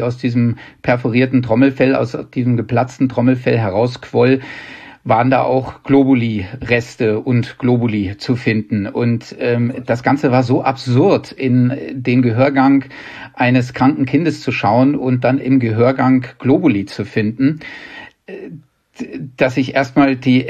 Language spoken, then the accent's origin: German; Hanover, Lower Saxony, Germany; now in Weilheim, Germany; Ich komme aus Hannover. Also ich wohne zwar in Weilheim in Oberbayern